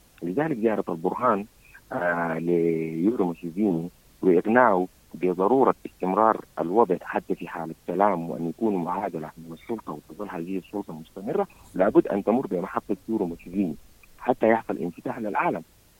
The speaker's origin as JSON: {"language": "Arabic", "country": "Sudan", "said": "لأن نحن كسودانيين الآن مفترض نرى إلى وضعنا الوطني ولحمتنا الوطنية والقومية."}